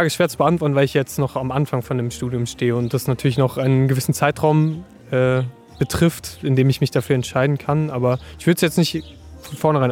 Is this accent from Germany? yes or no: yes; Wiesbaden, Hesse, Germany; Nee, ich komme aus Wiesbaden.